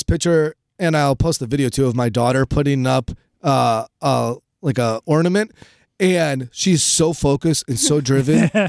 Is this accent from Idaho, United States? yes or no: no; Illinois, United States; We grew up in the Chicagoland area